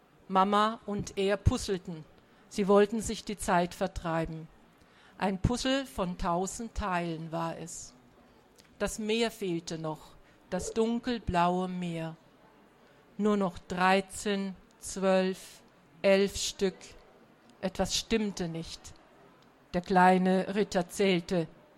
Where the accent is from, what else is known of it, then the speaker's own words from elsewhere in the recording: Bavaria, Germany; Er handelt in meiner Gegend, da wo ich herkomme, aus Franken.